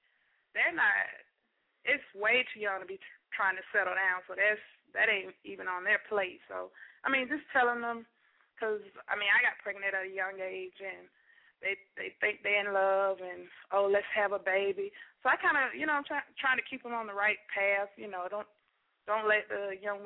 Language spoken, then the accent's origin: English; Alabama, United States; Yeah, born and raised.